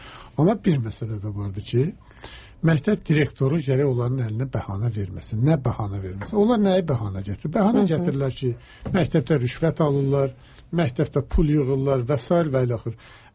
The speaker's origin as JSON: {"language": "Azerbaijani", "town": "Lerik", "region": "Lerik District", "country": "Azerbaijan", "said": "Mən Leriş'dənəm və tez-tez gedirəm də, gəlirəm də."}